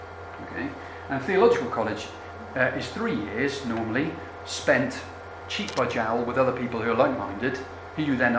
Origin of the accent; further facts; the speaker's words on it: Scotland, United Kingdom; I mean, I'm from Scotland, but Carlisle is in the middle of nowhere.